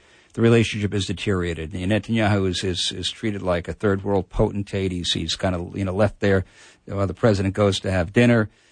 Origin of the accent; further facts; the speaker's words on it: Brooklyn, New York, United States; I grew up in Brooklyn, New York.